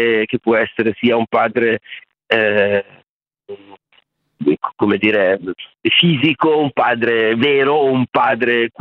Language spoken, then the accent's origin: Italian; Milan, Lombardy, Italy; nel mio caso da milanese